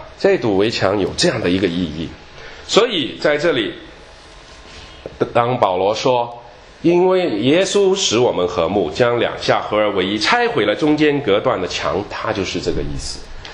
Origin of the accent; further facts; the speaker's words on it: Shanghai, China; born there; 有些想起我在上海出生，我在上海的经常都听说以前就是上海是有租界的时候